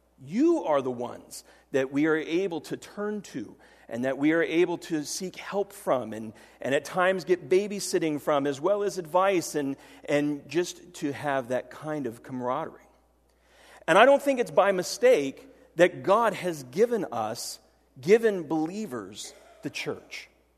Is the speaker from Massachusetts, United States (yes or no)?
no; Florida, United States; Growing up in South Florida, all of my family lived in northern New Jersey and in Tennessee.